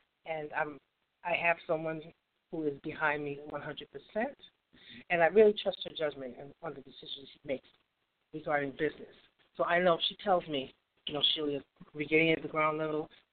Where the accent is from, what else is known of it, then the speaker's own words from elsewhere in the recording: Brooklyn, New York, United States; I too am from Brooklyn, New York.